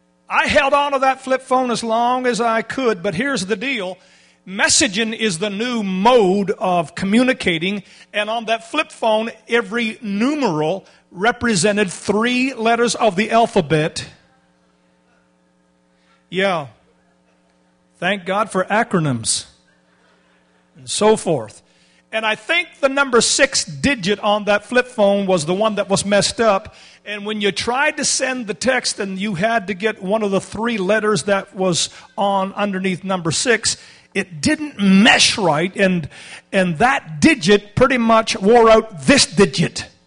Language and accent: English; Canada; accent: Canadian; And it could be just my Canadian accent.